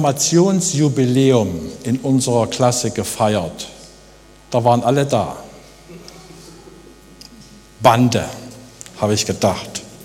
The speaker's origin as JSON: {"language": "German", "region": "East Germany", "country": "Germany", "tie": "born or raised there", "said": "ich bin in der DDR aufgewachsen"}